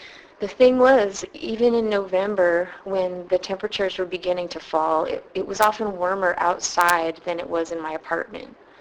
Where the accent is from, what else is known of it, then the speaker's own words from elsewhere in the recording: San Francisco, California, United States; I'm from San Francisco. In 1997, I was living in Ithaca, New York, where my mother and my two half-brothers live.